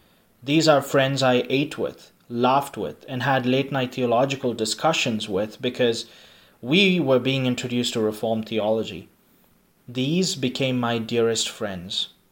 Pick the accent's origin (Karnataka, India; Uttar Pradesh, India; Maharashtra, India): Karnataka, India; Bangalore; Growing up in East Bangalore, I remember having friends to play with.